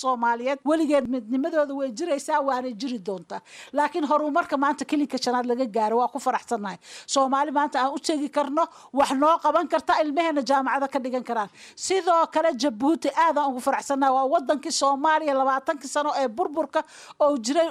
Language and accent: Somali; Baidoa, South West State, Somalia; born there; aan ku dhashay magaalada Baydhabo oo Soomaali ah